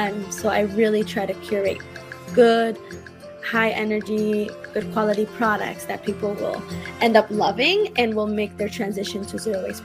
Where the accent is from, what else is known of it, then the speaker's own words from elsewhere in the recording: Boston, Massachusetts, United States; also born or lived in Cali, Colombia; So I'm currently 23 and I was born in Cali, Colombia. My parents brought me to Boston when I was 3 years old. So I've been in Boston for the past 20 years and I've been very local.